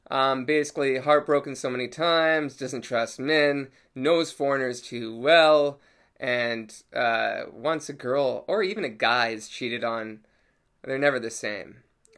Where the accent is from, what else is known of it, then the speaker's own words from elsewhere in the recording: Canada; I'm Canadian. Everyone loves Canadians.